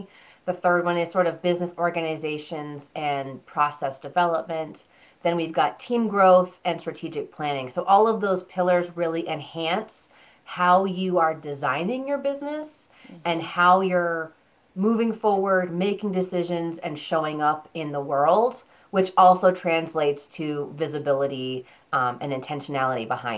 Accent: Vermont, United States; also born or lived in Washington, D.C. / Los Angeles; I am originally from Vermont. I lived in D.C. for about 3 years. I lived in Los Angeles for about 9.

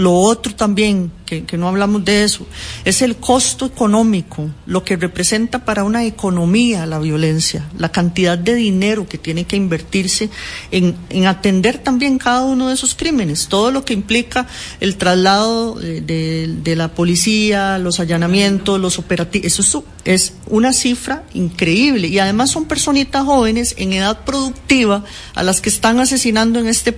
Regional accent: Costa Rica; ese es otro indicador de cómo hemos cambiado como sociedad costarricense

